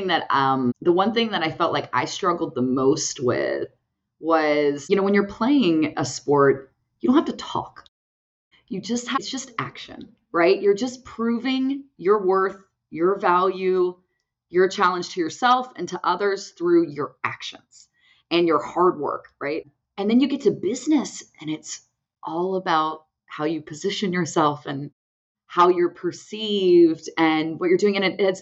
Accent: Houston, Texas, United States; we're both from Houston, … and I are both actually from Houston, Texas.

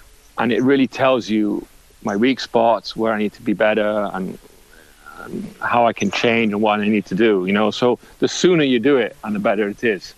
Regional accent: United States; I missed the amateur racing in Italy, because I came from America.

